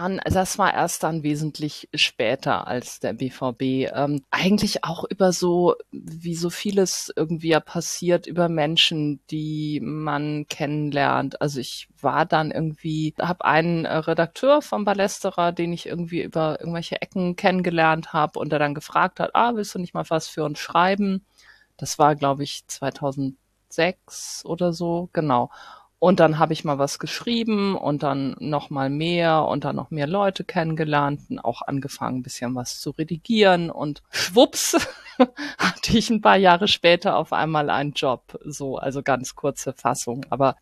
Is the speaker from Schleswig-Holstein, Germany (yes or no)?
yes; Flensburg, Schleswig-Holstein, Germany; now in Hamburg, Germany; Ich lebe in Hamburg. Ich komme eigentlich aus Flensburg, lebe allerdings schon sehr, sehr lange in Hamburg.